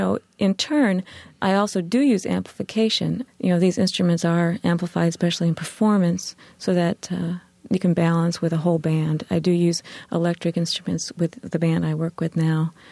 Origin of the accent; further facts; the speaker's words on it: Elkhart, Indiana, United States; I'm from Indiana. Okay. I grew up in northern Indiana, little factory town, Elkhart, kind of mid-state, right at the Michigan line.